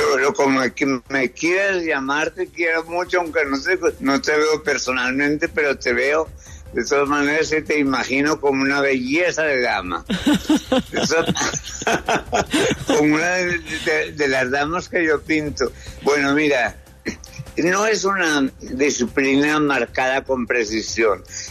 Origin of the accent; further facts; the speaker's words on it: Neira, Caldas, Colombia; born there; also born or lived in Africa; cuando volví a Colombia ya grande, porque yo me crié básicamente en el África. Volví a Colombia y entonces en el 50, en casa de un tío, en mi pueblo natal, que es Neira